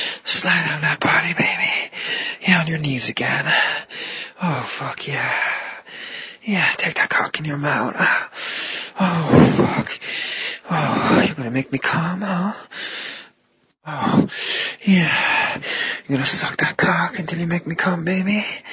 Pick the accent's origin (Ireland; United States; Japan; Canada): Ireland; I'm Irish. We invented Halloween.